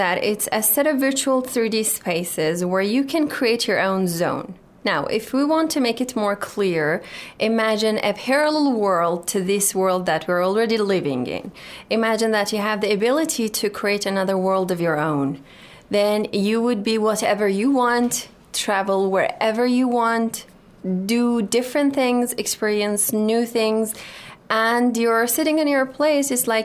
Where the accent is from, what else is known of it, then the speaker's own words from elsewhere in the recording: Iran; English is a second language; Well, I am from Iran.